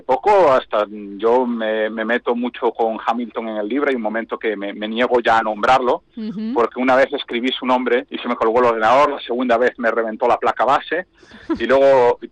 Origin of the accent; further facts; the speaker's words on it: Galicia, Spain; pues primo hermano de los gallegos, le aplico la frase, que es que somos profesionales del resentimiento